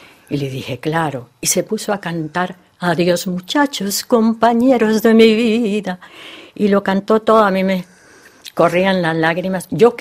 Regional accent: Colombia; moved away; Que pasó, lo mismo que pasó cuando era pequeña en Colombia, ¿no?

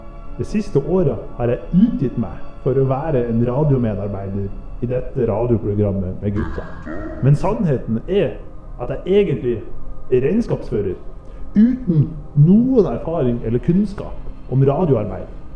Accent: Nordland, Norway; Jeg har det bra. Jeg er jo fra Nordland.

